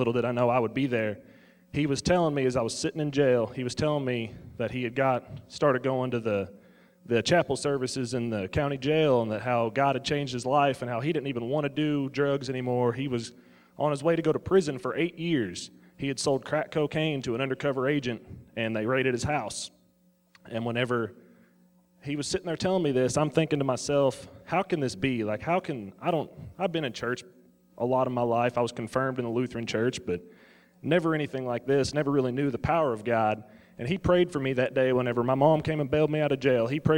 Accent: Lanesville, Indiana, United States; I'm from Lanesville, Indiana, about an hour and a half southeast of here.

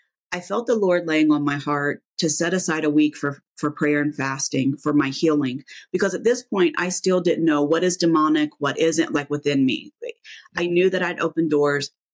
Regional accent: Midwest, United States; So I'm from the Midwest. I'm super bad about doing that.

